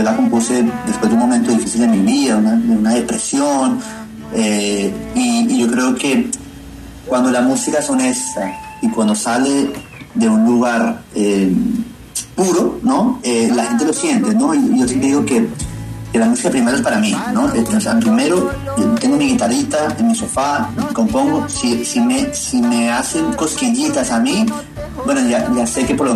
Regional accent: Miami, Florida, United States; born there; yo nací acá en Miami, pero mi papá es colombiano, mi papá es de Barranquilla, mi mamá es de Bogotá.

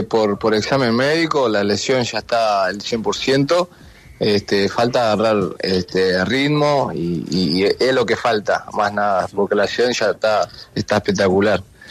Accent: Uruguay; que como uruguayo vamos a dejarlo todo como siempre

